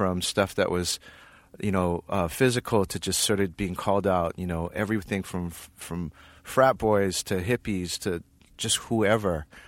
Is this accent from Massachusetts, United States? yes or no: no; Hawaii, United States; When I grew up in Hawaii, you know, I had friends who are Haole, who are white.